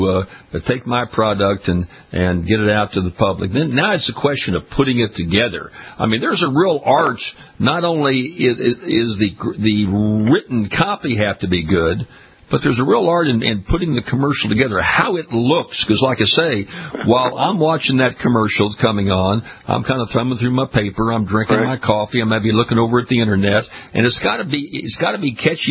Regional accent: Louisiana, United States; I mentioned I was in public life down here in my home state of Louisiana for 28 years

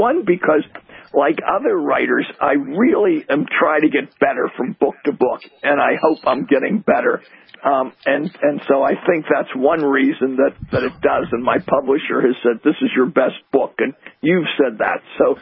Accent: United States; and I'm not an Italian. I'm just an American, but it did come across that way.

